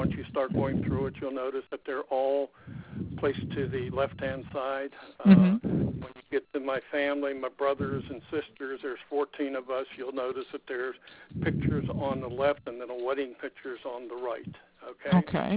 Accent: Johnstown, Pennsylvania, United States; now in State College, United States; I'm from Johnstown, Pennsylvania. I live up by State College, PA, right now.

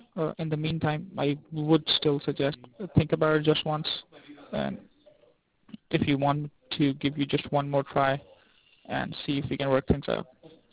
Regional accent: South Africa; also born or lived in Illinois; now in New York, United States; by background, I'm from South Africa, then I moved to Illinois, and now I'm in New York. I moved, like, seven years ago. Nine years ago

